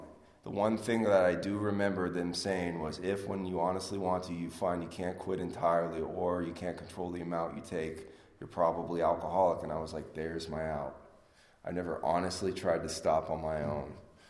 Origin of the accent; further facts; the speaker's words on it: San Diego, California, United States; Like I said, I'm from San Diego. I come from a good family.